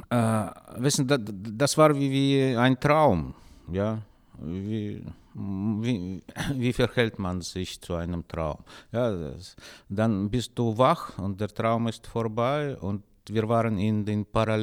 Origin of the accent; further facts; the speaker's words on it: Moscow, Russia; German is a second language; Geboren wurde ich in Moskau, aufgewachsen in Moskau.